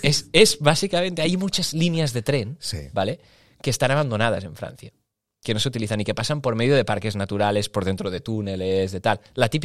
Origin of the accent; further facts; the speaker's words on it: Barcelona, Catalonia, Spain; que dije, ¿de dónde eres? Barcelona, y antes era...